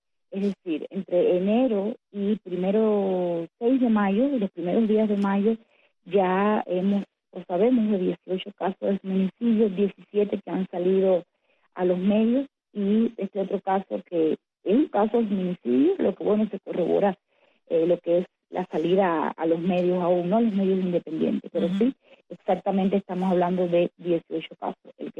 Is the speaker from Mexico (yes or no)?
no; Cuba; lo que nos preocupa a nosotras como mujeres cubanas